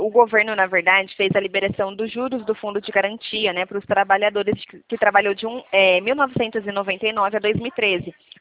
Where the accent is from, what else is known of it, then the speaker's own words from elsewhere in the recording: Nova Odessa, São Paulo, Brazil; A gente é de São Paulo, interior de São Paulo, na verdade. Nova Odessa, conhece?